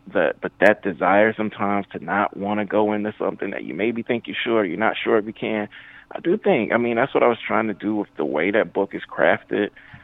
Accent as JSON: {"language": "English", "town": "Jackson", "region": "Mississippi", "country": "United States", "tie": "born or raised there", "said": "I loved growing up in Jackson, Mississippi. You know what I mean? Like I knew that I was from a region that a lot of the rest of the country looked down upon"}